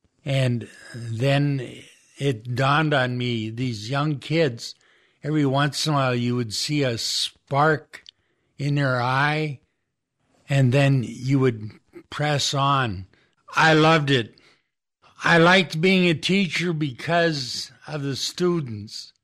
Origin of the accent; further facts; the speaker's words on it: Kenmore, North Dakota, United States; I was born in Kenmore, North Dakota. It's a small community northwest of Minot, about 50 miles. I grew up on a farm and we had milk cows.